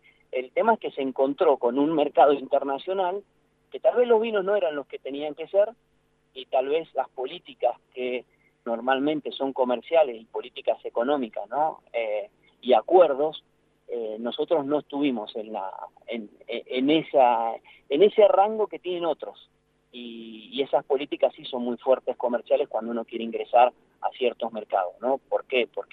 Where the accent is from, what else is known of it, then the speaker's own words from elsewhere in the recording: Argentina; como argentinos